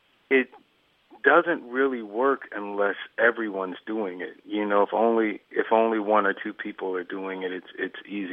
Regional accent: Atlanta, Georgia, United States; now in New York, United States; I am from Atlanta originally, but I am currently living in New York.

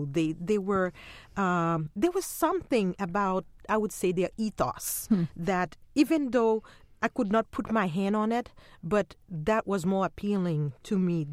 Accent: Haiti; I was born and raised in Haiti, and voodoo was not practiced in my immediate family.

